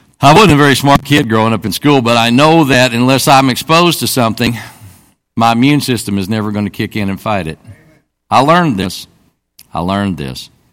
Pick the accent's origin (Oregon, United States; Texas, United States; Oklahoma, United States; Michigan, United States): Oklahoma, United States; All right, I'm from Oklahoma. I said, cut me some slack.